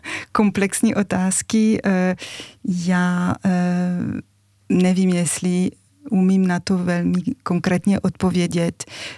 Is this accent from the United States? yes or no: no; France; Czech is a second language; now in Czech Republic; už jsem žila víc než půlka života v Čechách, ale jsem vyrůstala ve Francii